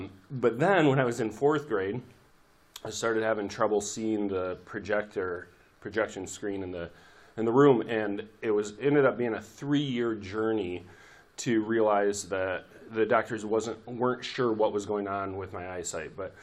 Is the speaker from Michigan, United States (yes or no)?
yes; Muskegon, Michigan, United States; So I grew up in Muskegon. I went to Fruitport, graduated from Fruitport, and I grew up in a Christian home.